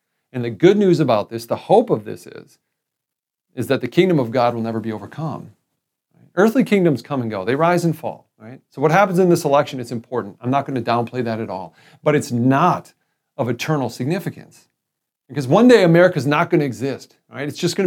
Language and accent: English; United States; I'm an American. I love being American.